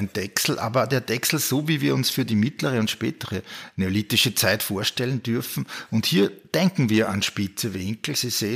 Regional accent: Austria; Und ich bin im Salzkammergut aufgewachsen, in der Werkstatt meines Vaters, in einer Holzwerkstatt.

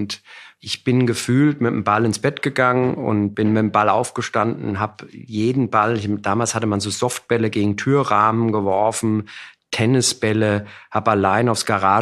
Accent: Frankfurt, Hesse, Germany; born or raised there; also born or lived in Munich

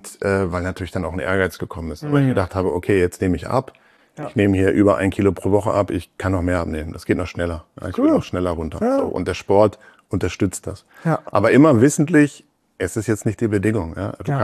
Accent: Northern Germany, Germany; Ursprünglich komme ich aus Norddeutschland, jetzt lebe ich in Süddeutschland, genau.

